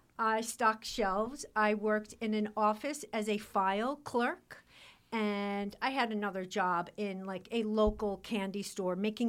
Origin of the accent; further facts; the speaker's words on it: Bronx, New York, United States; now in Putnam Valley, United States; So I grew up in the Bronx, in the Pelham Bay section of the Bronx.